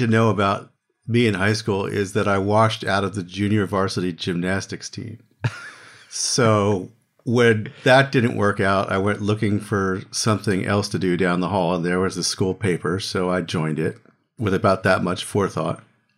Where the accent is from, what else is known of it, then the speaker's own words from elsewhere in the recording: Philadelphia, Pennsylvania, United States; I grew up in Philadelphia. This was George Washington High School in Philadelphia.